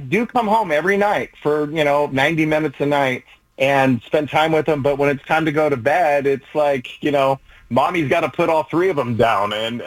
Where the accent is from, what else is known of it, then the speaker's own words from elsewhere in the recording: Warrenton, Oregon, United States; I grew up on the North Coast in Warrenton, and I would look for stories that were kind of centric to the North Coast